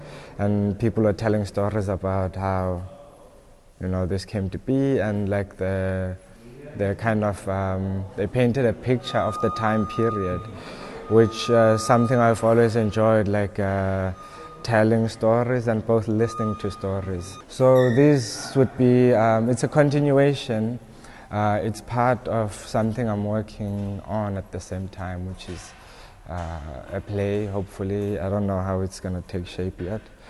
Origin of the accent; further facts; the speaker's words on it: Cape Town, Western Cape, South Africa; now in Johannesburg, South Africa; I live in Johannesburg, but I'm from Cape Town originally in South Africa.